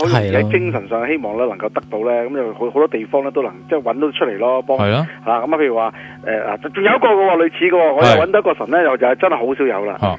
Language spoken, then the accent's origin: Cantonese; Guangdong, China; 同我哋广东人好有关系噶